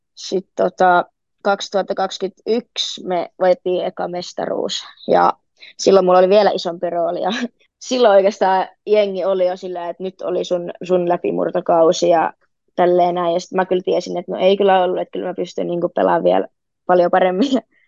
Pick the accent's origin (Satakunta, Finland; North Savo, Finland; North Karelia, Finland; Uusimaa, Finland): North Savo, Finland; Kuopio; mä oon siis ihan Kuopiosta kotoisin, Kuopiossa syntynyt ja aina asunut siellä